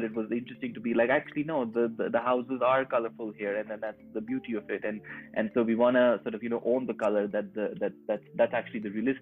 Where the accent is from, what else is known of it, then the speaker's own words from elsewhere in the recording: Lahore, Punjab, Pakistan; So this was filmed in Lahore, which is my hometown, but it's filmed in old Lahore.